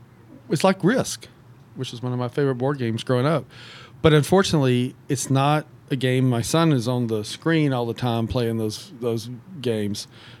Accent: Atlanta, Georgia, United States; So, look, I was born and raised actually in Atlanta itself. Grew up here in the metro area, lived all over the place.

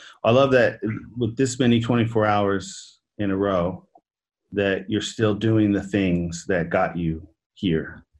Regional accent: California, United States; And we're talking all the way to my home state, California

